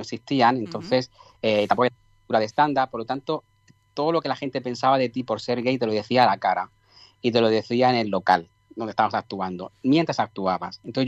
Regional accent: Region of Murcia, Spain; Somos los dos murcianos, además, que fíjate, dos murcianos en Sabadell.

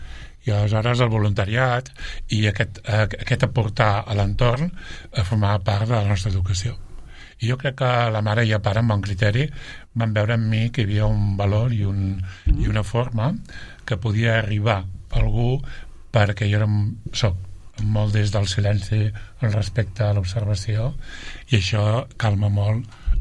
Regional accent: Sabadell, Catalonia, Spain; Vaig néixer a Sabadell l'any 60, a la Creu Alta.

